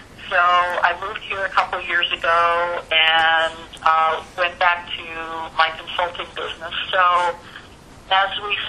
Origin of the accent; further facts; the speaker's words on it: Michigan, United States; I took a long consulting gig at Central Michigan, which was terrific for me because I grew up in Michigan.